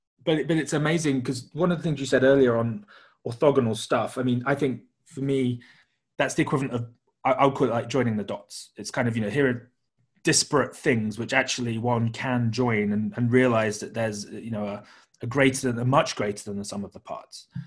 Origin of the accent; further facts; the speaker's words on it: United Kingdom; I guess I'm British